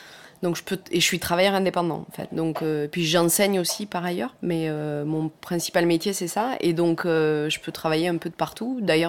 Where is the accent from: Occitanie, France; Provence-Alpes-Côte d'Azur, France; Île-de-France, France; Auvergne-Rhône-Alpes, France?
Occitanie, France; Pradines; moved away as an adult; also born or lived in Toulouse; Parce que moi, j'ai grandi dans le Lot.